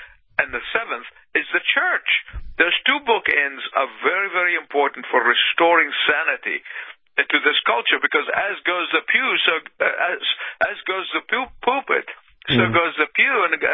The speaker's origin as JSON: {"language": "English", "country": "Egypt", "said": "the whole nation went from being the breadbasket, my home country of Egypt, from breadbasket of the world"}